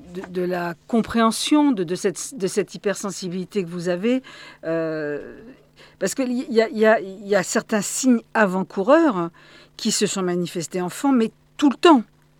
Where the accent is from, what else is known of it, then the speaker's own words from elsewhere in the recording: Paris, Île-de-France, France; accent: Parisian; Moi, je crois que j'ai gardé mon accent parisien aussi.